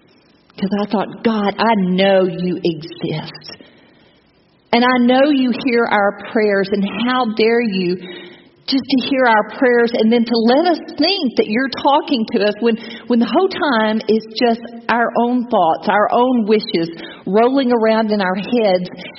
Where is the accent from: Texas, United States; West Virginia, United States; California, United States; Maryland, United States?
Texas, United States; trying to fly back to the mainland, trying to get back to Texas and to my hometown.